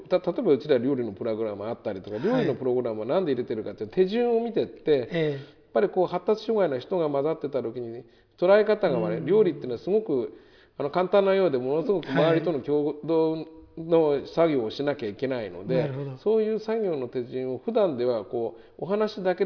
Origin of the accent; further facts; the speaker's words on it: Fukushima, Japan; now in Tokyo, Japan; 僕も福島から来たもんですから、もともとは多剤併用を行ってきたんで、東京に出た途端に